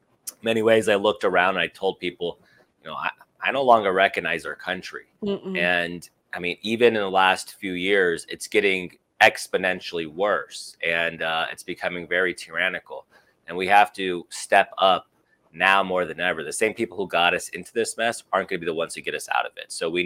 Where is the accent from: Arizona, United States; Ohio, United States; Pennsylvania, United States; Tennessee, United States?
Arizona, United States; also born or lived in Chicago; So, you know, I'm the son of immigrants. My family came here from Syria in the 80s. I was born in Chicago, unfortunately. Don't hold that against me, Amber. And then we ended up in Arizona when I was about 6 years old.